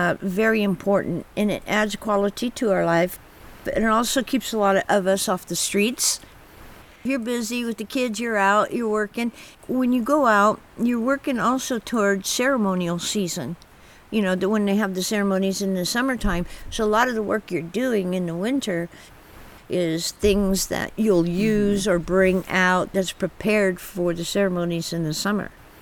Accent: Happy Camp, California, United States; I was born and raised on the Klamath River. I was raised in Happy Camp by my grandparents

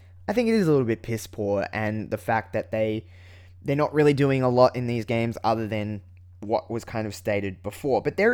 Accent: Australia; As being an Australian and living in a town where the only place I can really go and buy a physical copy of these games is Target

